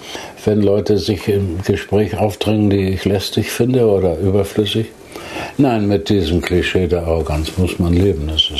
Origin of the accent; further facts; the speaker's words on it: Northern Germany, Germany; Ich bin ein Norddeutscher. Die Norddeutschen sind zurückhaltend.